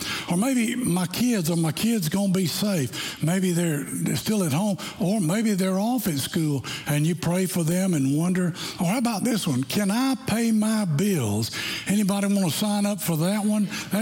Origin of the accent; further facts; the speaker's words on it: Arlington, Virginia, United States; born there; I was born in Virginia, yeah. I was born in Arlington, Virginia